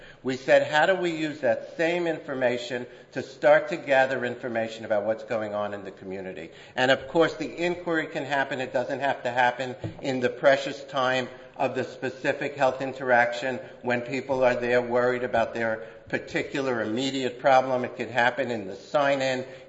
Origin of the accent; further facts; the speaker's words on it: New York, United States; borrowed from Henry Barnes' barn dance when I grew up in New York, the greatest traffic commissioner I ever knew.